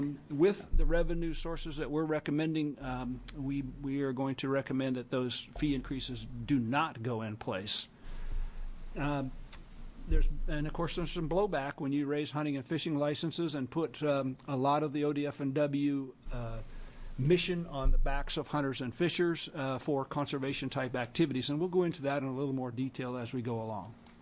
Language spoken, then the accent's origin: English; Heppner, Oregon, United States; now in Sisters, United States; I'm living in Sisters right now, going back and forth. I actually grew up in Heppner. I was born in Heppner, so I know.